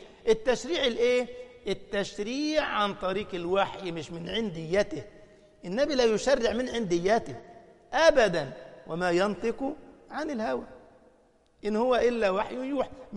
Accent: Egypt; بيسموها حلويات عندنا في مصر، يعني شويه طحال على فش على كرشه ويظبط

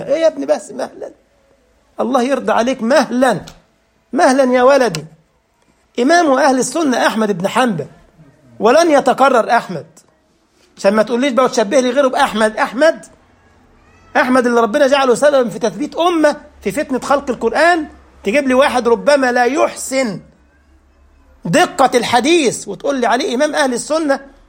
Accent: Egypt; now in Germany; انا من مصر، يعرفني منين؟

